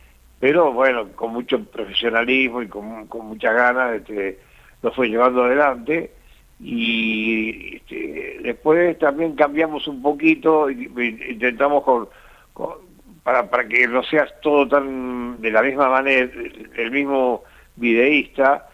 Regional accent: Buenos Aires, Argentina; also born or lived in Salta; Nacido en Salta, sí, sí. Pero malcriado en Buenos Aires.

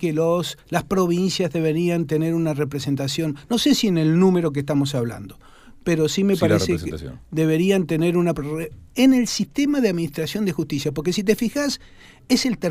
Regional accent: Loncopué, Neuquén, Argentina; Vengo de Loncopué.

